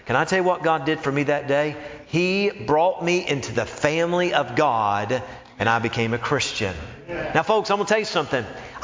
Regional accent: Knoxville, Tennessee, United States; I know that when I was 17, growing up in Knoxville, Tennessee

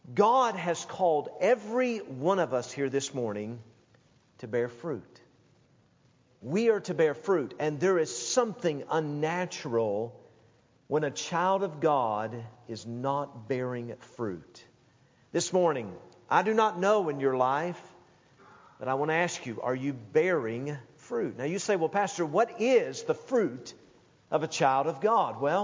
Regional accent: Tennessee, United States; Now, I grew up in Tennessee where my grandfather, my mom's dad, he had all kinds of apple trees in his yard.

